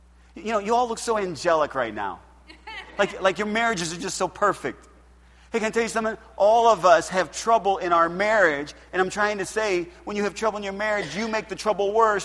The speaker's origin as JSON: {"language": "English", "country": "United States", "said": "I'm not Italian. I'm American."}